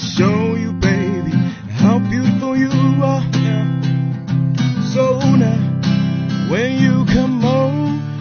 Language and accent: English; Nelspruit, Mpumalanga, South Africa; now in Johannesburg, South Africa; I'm from Nelspruit in Mpumalanga.